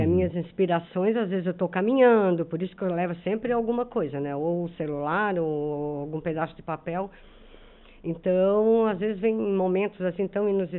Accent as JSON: {"language": "Portuguese", "town": "Estação Cocal", "region": "Santa Catarina", "country": "Brazil", "tie": "born or raised there", "also_born_or_lived": "Urussanga", "said": "É, a minha família é de Estação Cocal, então eu vivi uma boa parte da minha vida em Estação Cocal. Nasci aqui e depois fomos morar lá, né? Então eu sou de Estação Cocal, depois eu casei e vim morar para cá."}